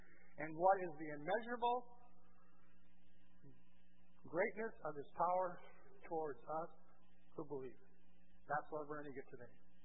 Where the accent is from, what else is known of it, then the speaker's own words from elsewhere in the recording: Brazil; I grew up in Brazil, but every once in a while we'd come to the States